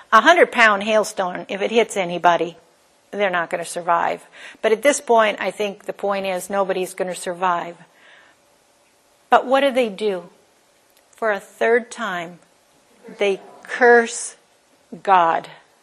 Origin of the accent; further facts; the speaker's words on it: Minneapolis, Minnesota, United States; Now, I grew up in Minneapolis, and I remember they took us up in the Fauché Tower.